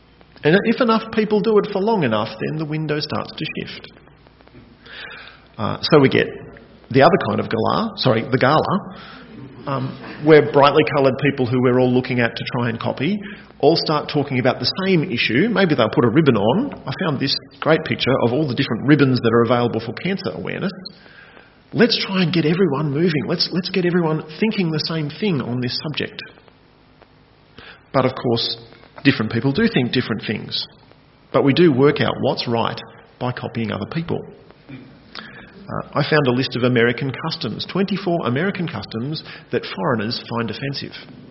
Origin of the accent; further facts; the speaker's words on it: Narrabri, New South Wales, Australia; When I was growing up in Narrabri